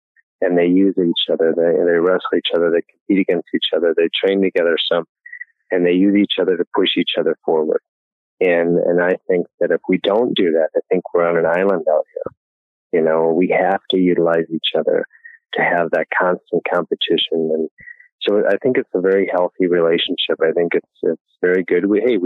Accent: North Dakota, United States; And finally I said, you know, I'm from North Dakota

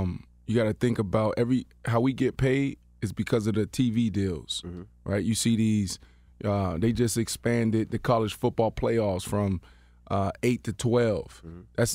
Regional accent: Pittsburgh, Pennsylvania, United States; I'm from Pittsburgh. I'm from Pittsburgh.

